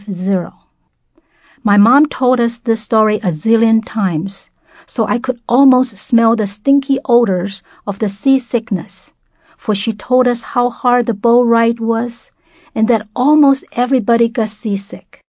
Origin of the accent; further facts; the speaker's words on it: Taiwan; moved away as an adult; now in United States; I was born and raised in Taiwan, the Republic of China. Many years ago, I came to the States to attend graduate school.